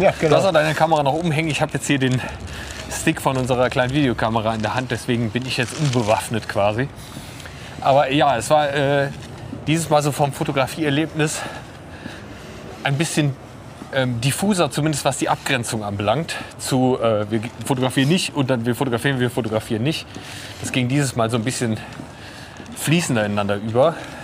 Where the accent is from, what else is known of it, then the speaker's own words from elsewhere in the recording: Leverkusen, North Rhine-Westphalia, Germany; dass ich ja eigentlich auch gar kein Düsseldorfer im Sinne eines gebürtigen Düsseldorfers bin, sondern aus Leverkusen komme und dann auch noch aus Schlebusch, was im Prinzip der letzte Stadtteil eingekesselt zwischen Bergisch Gladbach und Köln ist.